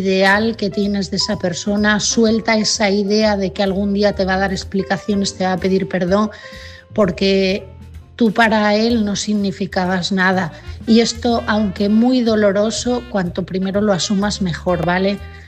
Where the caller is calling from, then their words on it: Asturias, Spain; de Asturias.